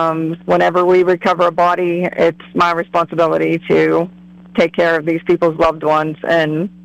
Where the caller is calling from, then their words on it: Moundsville, West Virginia, United States; from Moundsville, West Virginia.